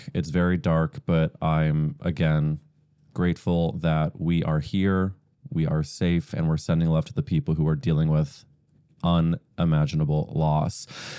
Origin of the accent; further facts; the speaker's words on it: St. Louis, Missouri, United States; That's right, the theater in my hometown, producer Nathaniel's hometown, which is an 11,000-seat outdoor theater